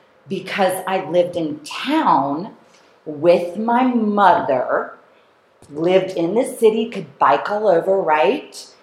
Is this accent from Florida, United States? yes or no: yes; Kissimmee, Florida, United States; also born or lived in St. Cloud; So I grew up in Kissimmee, eventually moving to St. Cloud, same damn thing.